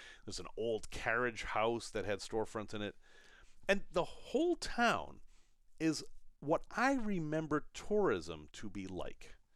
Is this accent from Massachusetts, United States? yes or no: yes; Salem, Massachusetts, United States; I grew up in Salem, Mass., which was founded in 1626, so, 1637.